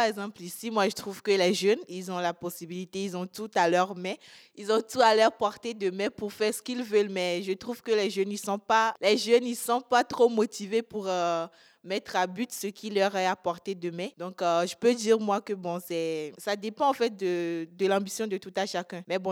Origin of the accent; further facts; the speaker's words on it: Togo; Je suis togolaise moi